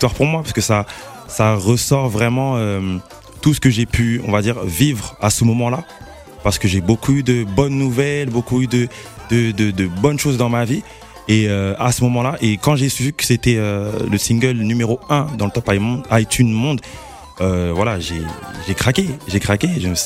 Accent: Versailles, Île-de-France, France; born there; Moi, je suis né à Versailles, dans le 78.

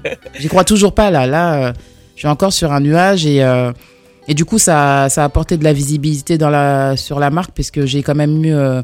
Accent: Clichy-sous-Bois, Île-de-France, France; à ma condition de fille d'immigrée, à ma condition de banlieusarde aussi, parce que j'ai grandi en banlieue à Clichy-sous-Bois.

